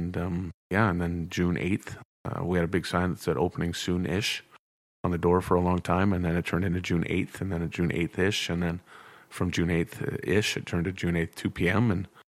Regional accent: British Columbia, Canada; born or raised there; also born or lived in Toronto

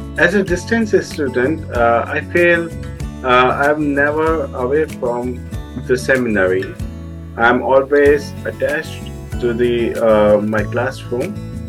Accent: New Delhi, Delhi, India; I'm from New Delhi, India.

